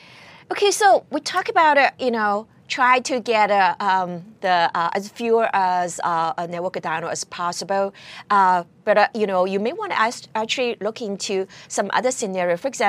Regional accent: California, United States; You may actually maybe go through California. that's actually where my hometown is. I'm actually based in Silicon Valley.

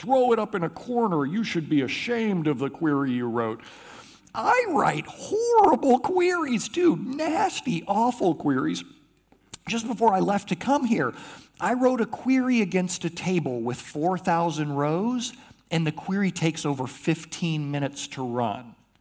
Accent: United States; Because I'm American, we like controversy, right?

